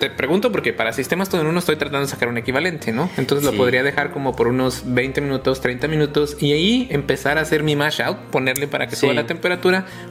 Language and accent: Spanish; Mexico; Pero así somos los mexicanos.